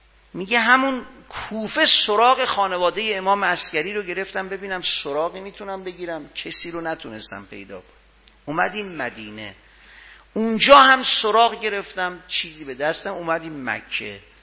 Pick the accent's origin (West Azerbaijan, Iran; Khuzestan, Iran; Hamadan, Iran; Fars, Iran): Khuzestan, Iran; Ahvaz; گفتم اهل اهوازم.